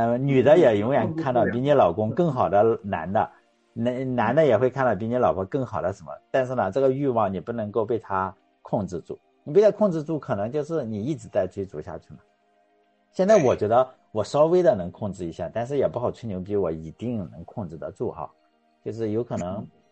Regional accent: Shandong, China; accent: Shandong dialect; 我只有用山东方言讲出来才会比较押韵哈

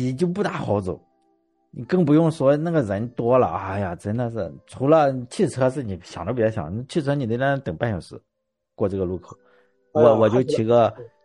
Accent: Jinan, Shandong, China; 我们这里山东就是青岛跟济南，虽然我是济南的一个区啊，但是离济南市里是比较远嘛，相对比较远

